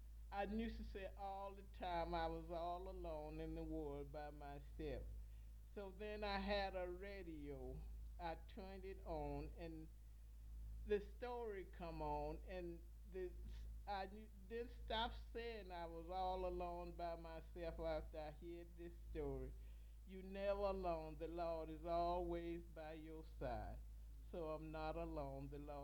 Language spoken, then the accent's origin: English; Madison, Georgia, United States; born there; I was born in Madison, Georgia.